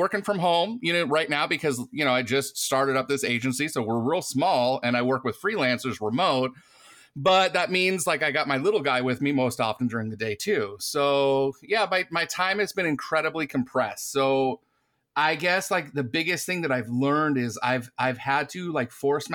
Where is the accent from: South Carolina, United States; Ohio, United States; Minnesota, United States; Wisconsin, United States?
Ohio, United States; Lisbon; I'm from Lisbon, Ohio, which is a super small town south of Cleveland, about an hour south of Cleveland.